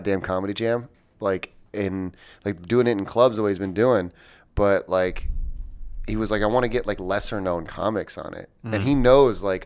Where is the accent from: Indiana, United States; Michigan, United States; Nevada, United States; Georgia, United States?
Indiana, United States; I'm from Indiana.